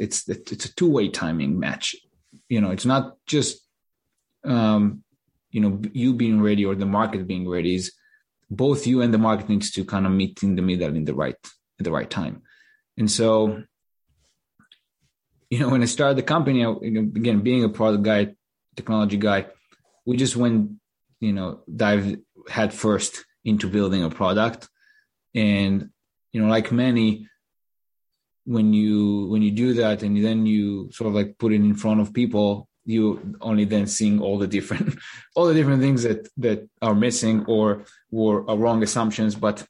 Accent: Israel; now in United States; that's how I ended up in the US too, because I'm originally from Israel.

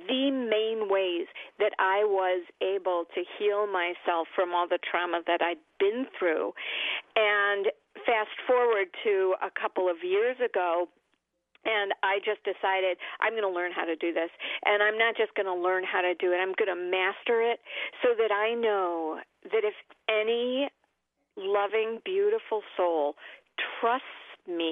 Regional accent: Oak Park, Illinois, United States; Well, I am from Oak Park, Illinois, a wonderful town, intellectual, lots and lots of opportunities to act and to sing

